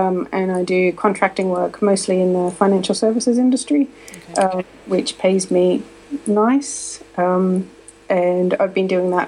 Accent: Australia; moved away as an adult; So clearly name gives it away. I'm from Australia. I left Australia when I was 23. I'm now 41, so that's about 17 years ago.

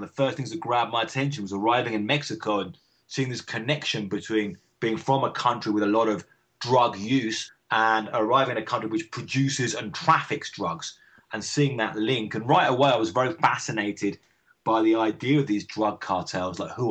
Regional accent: Brighton, South East England, United Kingdom; I grew up around the Brighton area, and there was a lot of drug use that I grew up with back in the 1980s and early 1990s.

